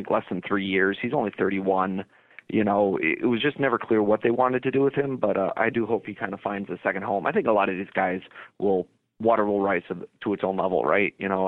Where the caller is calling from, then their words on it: Saint Paul, Minnesota, United States; I'm calling from St. Paul, Minnesota.